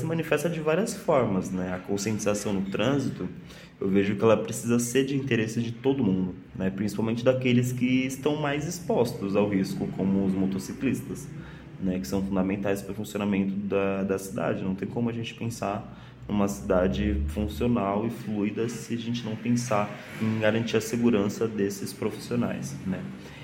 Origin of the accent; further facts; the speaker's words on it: Cotia, São Paulo, Brazil; Eu sou original de Cotia